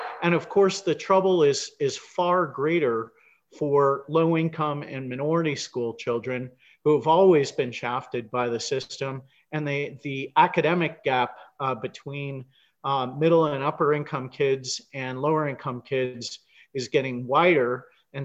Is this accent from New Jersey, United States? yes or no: yes; New Jersey, United States; You know, we've experimented with that in places like my home state of New Jersey